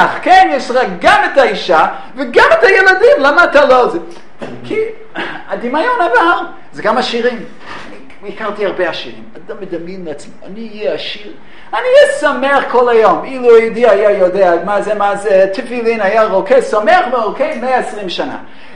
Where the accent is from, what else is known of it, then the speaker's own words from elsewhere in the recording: New York City, New York, United States; עכשיו, אני לצערי הרב, לא גדלתי בארץ ישראל ולמדתי בחדורים והייתי צדיק, גדלתי באמריקה, גדלתי במרכז מנהטן בניו יורק, וקצת ראיתי עולם